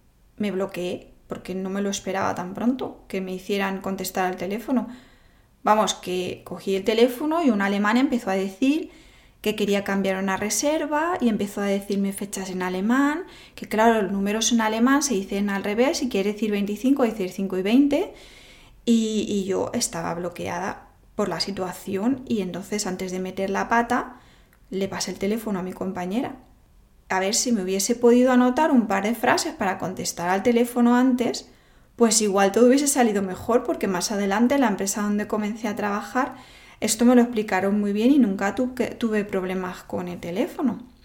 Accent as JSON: {"language": "Spanish", "country": "Spain", "said": "Y como buena española, pues mi orgullo fue más grande."}